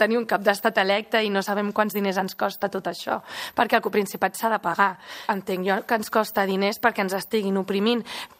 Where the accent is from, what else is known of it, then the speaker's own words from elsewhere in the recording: Andorra; Jo sóc andorrana i a mi em molesta que la gent no pugui votar, no?